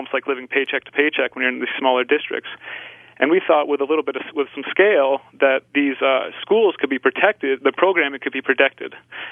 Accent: Manchester, New Hampshire, United States; you know, I'm from Manchester. I've lived here most of my life.

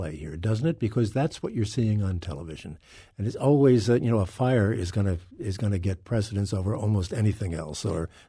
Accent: New Jersey, United States; now in St. Louis, United States; My home state, by the way, so that makes you a very special person.

